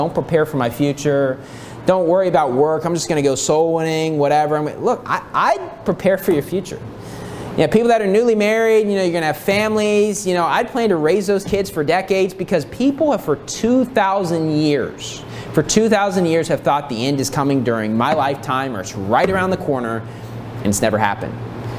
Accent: United States; I grew up in the U.S.

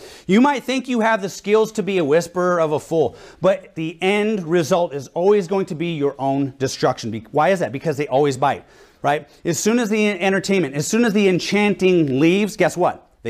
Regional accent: Seattle, Washington, United States; We're from the Seattle, Washington area, right? We used to live about an hour from Seattle

